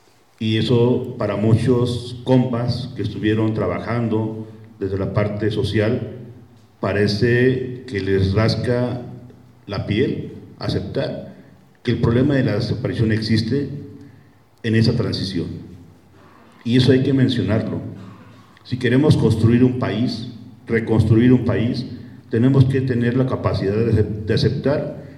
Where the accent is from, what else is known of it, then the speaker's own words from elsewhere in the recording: Mexico; es un país que habitamos todos como mexicanos